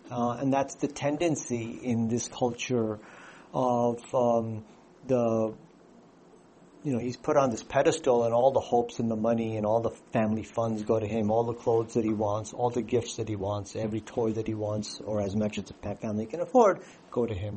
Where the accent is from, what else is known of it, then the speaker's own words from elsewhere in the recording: India; born there; English is a second language; I, as an Indian man, having born in India but lived here, my parents, who are Indian, also have that same slant towards benefiting me as a son in India.